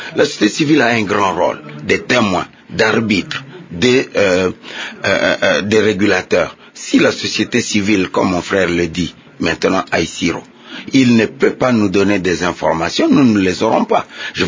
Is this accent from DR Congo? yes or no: yes; DR Congo; je suis africain, je suis congolais.